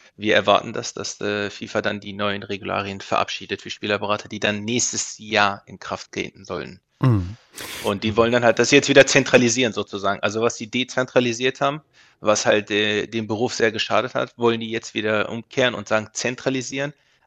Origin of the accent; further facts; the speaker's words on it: Hannover, Lower Saxony, Germany; now in United States; Also zunächst einmal bin ich Hannoveraner. Ich sage das auch überall, auch hier in Amerika, wenn die Leute mich fragen, wo kommst du her?